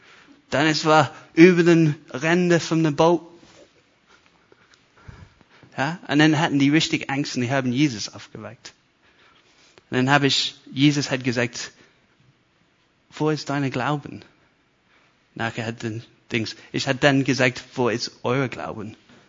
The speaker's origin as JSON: {"language": "German", "country": "United Kingdom", "second_language": "German", "said": "jetzt finde ich diesen Teil als Brite, ich bin ganz sarkastisch, weil ich Brite bin, okay?"}